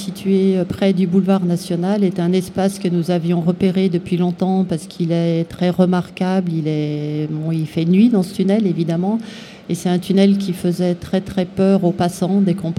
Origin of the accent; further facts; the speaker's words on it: Grenoble, Auvergne-Rhône-Alpes, France; Oui, je suis grenobloise.